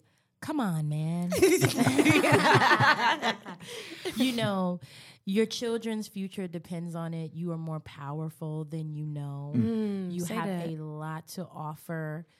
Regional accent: Long Island, New York, United States; No, in Long Island, okay. Queens, Long Island.

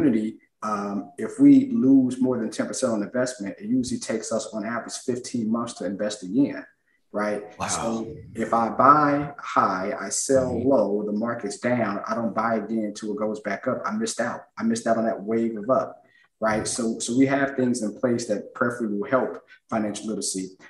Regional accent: Cincinnati, Ohio, United States; now in Jacksonville, United States; No, I'm born and raised in Cincinnati.

